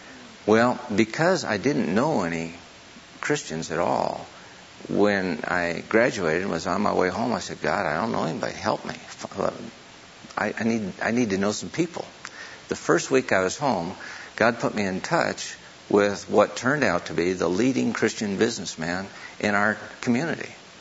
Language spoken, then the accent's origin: English; Florida, United States; also born or lived in Chicago; And although I was born in Chicago, I was raised in Florida, and everybody in the South went to church.